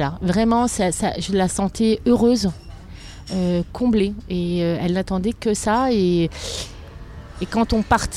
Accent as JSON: {"language": "French", "town": "Paris", "region": "Île-de-France", "country": "France", "tie": "born or raised there", "said": "Alors, je suis parisienne depuis tout le temps, enfin, proche banlieue."}